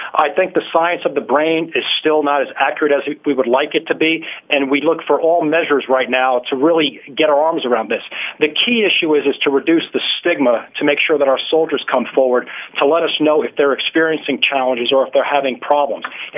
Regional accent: New York, United States; No, I grew up in New York, actually.

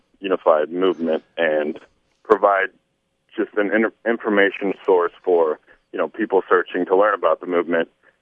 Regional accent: Ann Arbor, Michigan, United States; I'm from Ann Arbor

